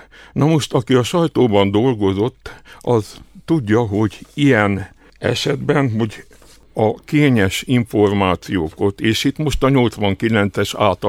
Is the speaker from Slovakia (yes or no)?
no; Transylvania, Romania; mert hát Erdélyből jöttem, az erdélyi hírek, a romániai hírek érdekeltek